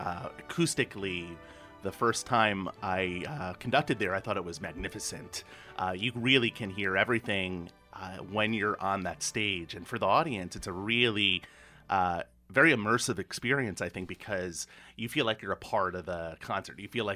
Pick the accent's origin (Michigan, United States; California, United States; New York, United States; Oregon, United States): New York, United States; Manhasset; So I grew up in a town called Manhasset. It's in New York on Long Island.